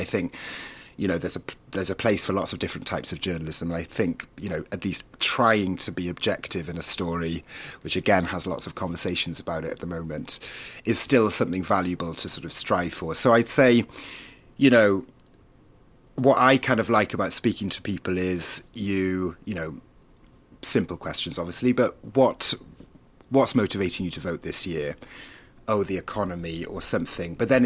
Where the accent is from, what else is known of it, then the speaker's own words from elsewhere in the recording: Wales, United Kingdom; first language Welsh; English is a second language; now in New York, United States; I'm from Wales originally, so I should have said that at the start. Welsh is my first language